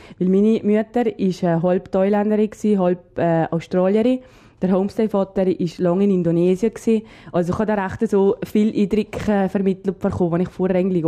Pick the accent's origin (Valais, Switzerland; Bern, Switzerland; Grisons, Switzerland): Valais, Switzerland; accent: Valais dialect; Hat natürlich wahrscheinlich auch mit unserem Dialekt zu tun. Und wenn jemand will Deutsch lernen, kommt er wahrscheinlich nicht unbedingt in die Schweiz und schon gar nicht in die Wallis.